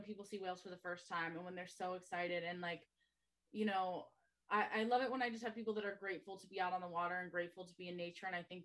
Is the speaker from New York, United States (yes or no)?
no; Ohio, United States; Like I'm from Ohio originally